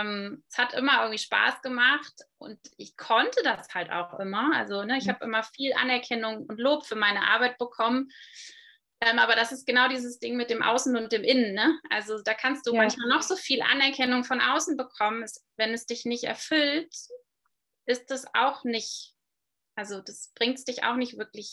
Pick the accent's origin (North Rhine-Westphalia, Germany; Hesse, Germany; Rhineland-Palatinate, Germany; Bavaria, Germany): North Rhine-Westphalia, Germany; Dortmund; born there; Also geboren wurde ich in Dortmund